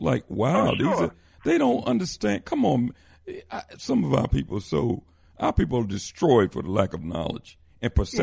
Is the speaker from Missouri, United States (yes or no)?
yes; Missouri, United States; I'm from Missouri. You got